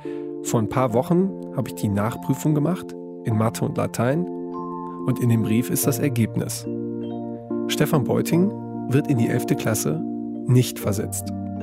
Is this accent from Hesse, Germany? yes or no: no; Wesel, North Rhine-Westphalia, Germany; Ich komme aus Wesel, am Niederrhein.